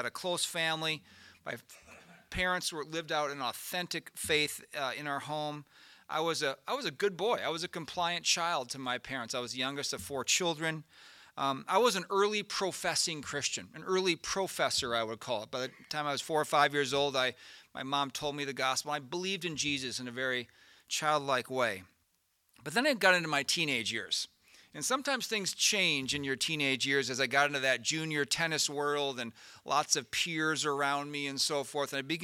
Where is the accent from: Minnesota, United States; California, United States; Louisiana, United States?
Minnesota, United States; here I'm from Minnesota